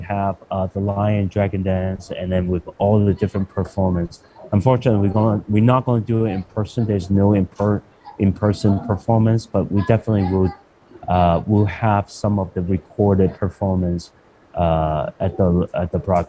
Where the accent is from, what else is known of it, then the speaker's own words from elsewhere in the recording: Hong Kong; I think China and also my hometown, Hong Kong, there will be shelter in place.